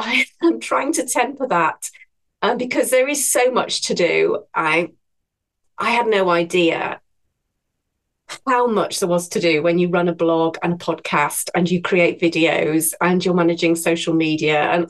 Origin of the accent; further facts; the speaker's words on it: Yorkshire and the Humber, United Kingdom; So I grew up in North Yorkshire, which is a northern county in England.